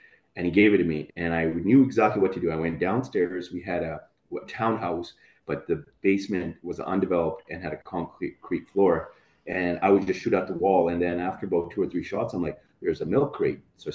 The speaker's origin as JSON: {"language": "English", "town": "Sparwood", "region": "British Columbia", "country": "Canada", "tie": "born or raised there", "also_born_or_lived": "Calgary", "lives_now": "Penticton, Canada", "said": "Yeah, well, I grew up in Sparwood, BC, so I didn't grow up in Calgary. A lot of people think I grew up in Calgary, which Calgary is my hometown. Well, now it's Penticton"}